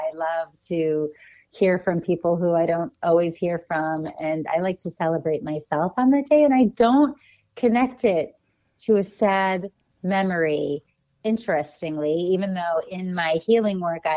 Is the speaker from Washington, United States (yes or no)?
no; Watertown, Massachusetts, United States; also born or lived in Manhattan, New York; So as you mentioned, I was born in Manhattan, New York in 1977. I was adopted at 10 days and brought immediately at that time to Watertown, Massachusetts, right outside of Boston, where I was raised by my two adoptive parents.